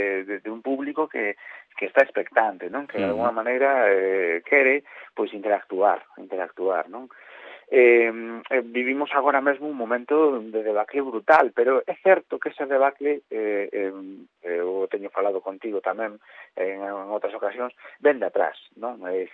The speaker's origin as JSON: {"language": "Galician", "region": "Galicia", "country": "Spain", "said": "eu son galego e fago cancións"}